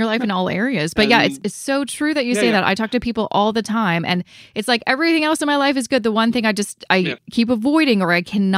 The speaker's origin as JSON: {"language": "English", "country": "Canada", "said": "especially as a Canadian."}